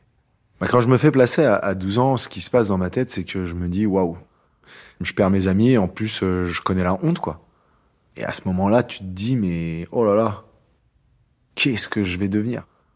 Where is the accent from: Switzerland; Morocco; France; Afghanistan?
France; Paris, Île-de-France; j'ai 39 ans et je suis entrepreneur. J'ai grandi à Paris, sans papa, d'une mère célibataire qui a immigré de Bulgarie dans les années 70